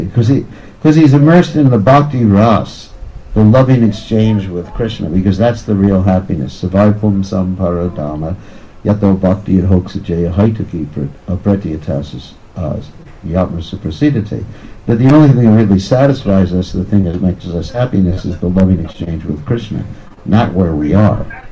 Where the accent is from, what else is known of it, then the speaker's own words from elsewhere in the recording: United States; So, I was brought up in America, so we had all sorts of pets.